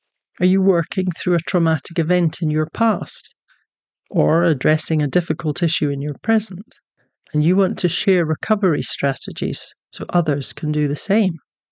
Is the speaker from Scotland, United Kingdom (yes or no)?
yes; Scotland, United Kingdom; now in Texas, United States; I'm a Scottish Texan historical novelist who has two books out for young adults with HarperCollins, both set in Scotland during World War II.